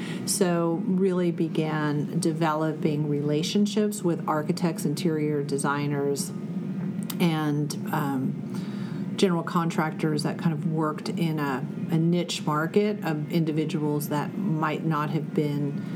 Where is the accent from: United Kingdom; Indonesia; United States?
United States; Midwest; I grew up in the Midwest, so I was very familiar with it.